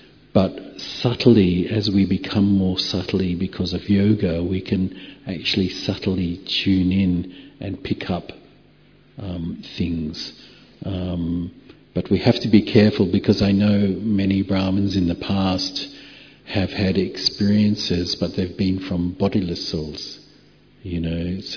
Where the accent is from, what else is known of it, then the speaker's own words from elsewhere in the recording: Australia; I'm an Australian, I speak fast. So Australians are known for speaking fast.